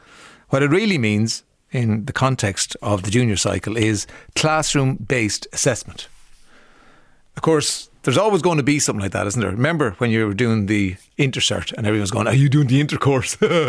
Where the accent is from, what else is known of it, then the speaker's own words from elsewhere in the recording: Cork, Munster, Ireland; And I'm from Cork.